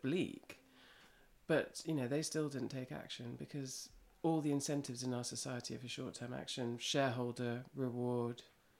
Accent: London, United Kingdom; I grew up in London. I mean, I was born in London, grew up. We didn't have a garden, and I loved outside space.

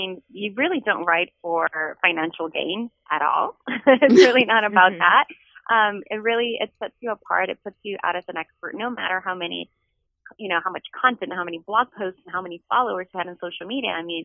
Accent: El Salvador; moved away; also born or lived in Houston, United States; I was born in Houston and lived there for the first 6 years of my life until my parents divorced and my mom moved us back to El Salvador.

